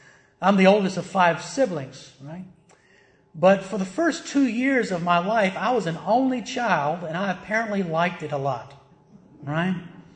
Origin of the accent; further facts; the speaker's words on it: Virginia, United States; I remember when I was pastoring, I'm from Virginia, of course